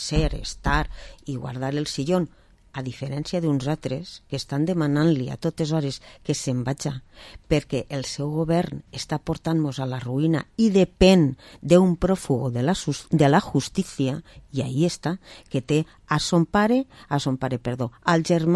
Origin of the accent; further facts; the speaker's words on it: Vila-real, Valencian Community, Spain; Jo soc de Villarreal, estic en Villarreal